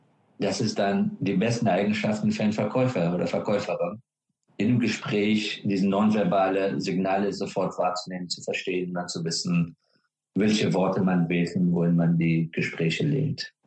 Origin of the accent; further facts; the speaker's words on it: Afghanistan; Und das war mein Weg, damit umzugehen, weil Afghanistan hatte auch zu damaligen Zeitpunkt jetzt in den besten Ruf.